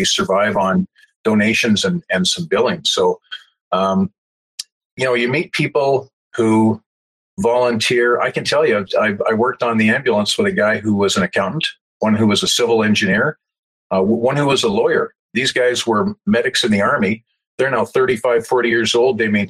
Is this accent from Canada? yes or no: yes; Calgary, Alberta, Canada; I grew up in the Jewish community in Southwest Calgary